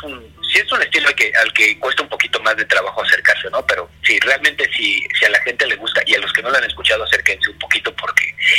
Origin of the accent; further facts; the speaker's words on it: Mexico City, Mexico; Y pues me regresé a Ciudad de México, ¿no? Que es de donde soy oriundo.